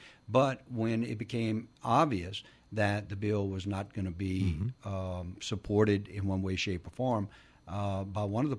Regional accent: Louisiana, United States; I come from the South. I come from Louisiana.

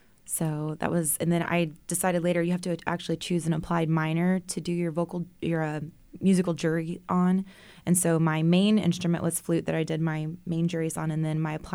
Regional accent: Cypress, Texas, United States; So actually, when I first started, I was going to Arnold Middle School down in Northwest Houston

